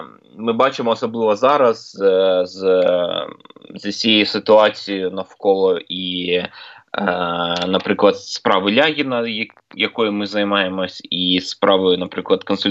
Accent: Donetsk, Donetsk Oblast, Ukraine; ну, ми самі з Донецька, ми знаємо, що дуже жахливе, як виглядає війна

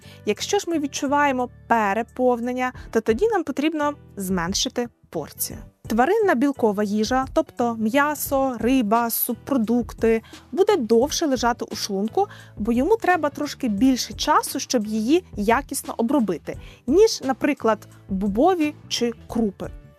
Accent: Lviv Oblast, Ukraine; Просто так називають торти на Львівщині, звідки я родом.

